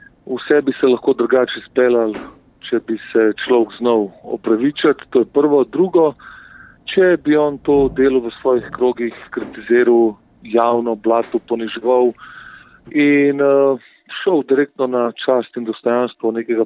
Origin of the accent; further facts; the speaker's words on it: Ljubljana, Central Slovenia, Slovenia; born there; jaz v bistvu kot rojen Ljubljančan, rojen državljan v Sloveniji soočam cel cajt s tem